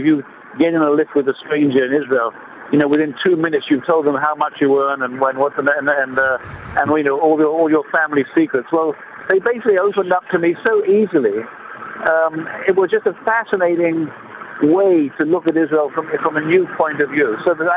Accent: England, United Kingdom; But because I'm English, it's very hard for me

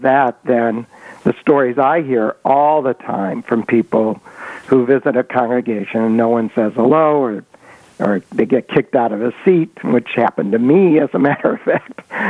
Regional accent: Omaha, Nebraska, United States; Hey, I'm from Omaha.

